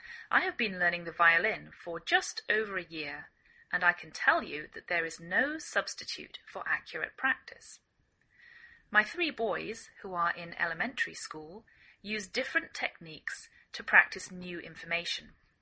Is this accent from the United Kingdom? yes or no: yes; England, United Kingdom; now in United States